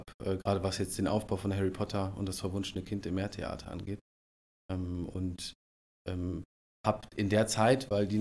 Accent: North Rhine-Westphalia, Germany; born there; now in Hamburg, Germany; Gebürtiger Westfale, ich weiß jetzt gar nicht, wie man das in Hamburg bewertet oder wertet. Na, ich bin ganz froh, hier zu sein, in Hamburg zu sein, jetzt seit Oktober 2019.

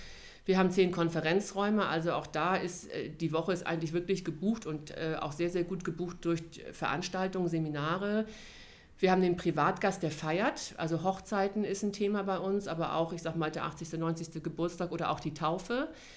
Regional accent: Hamburg, Germany; Ich komme aus Poppenbüttel direkt. Also mein Elternhaus ist mehr oder weniger 3 Straßen entfernt vom Treudelberg.

